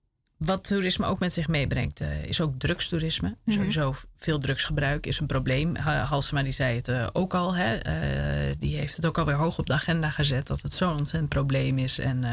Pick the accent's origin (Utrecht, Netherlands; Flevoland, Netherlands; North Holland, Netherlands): North Holland, Netherlands; Amsterdam; Als Amsterdammer zie je ook wel vaak af en toe van die winkeltjes